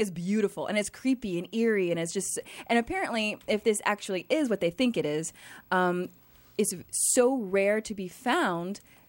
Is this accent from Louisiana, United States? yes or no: yes; New Orleans, Louisiana, United States; born there; I was born in New Orleans. Thank you very much. I was.